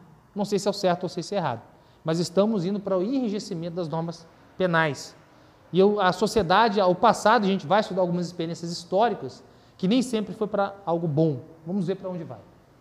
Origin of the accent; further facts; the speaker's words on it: Brazil; Eu sou brasileiro raiz, né? Sou mistura de nordestino com mineiro, catarinense, então é tudo junto e misturado. Posso falar como um brasileiro de origem brasileira.